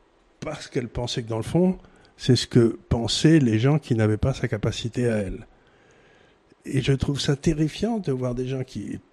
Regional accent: Amiens, Hauts-de-France, France; je me souviens quand j'étais enfant à Amiens, après la guerre, il n'y avait pas de chauffage

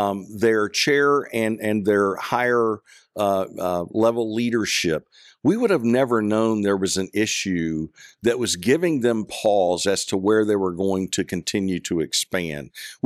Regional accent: Nashville, Arkansas, United States; I grew up a person in Nashville, Arkansas. And in fact, probably the only person in Arkansas that had a Green Bay Packers Sears jacket when I was going to grade school.

